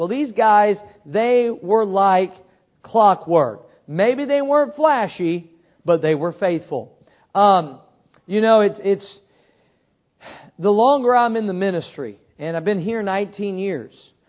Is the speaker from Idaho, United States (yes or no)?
no; Missouri, United States; moved away as an adult; now in Florida, United States; When I went to Bible college, I was from Missouri. I went to Jacksonville, Florida. That's how I ended up in Florida.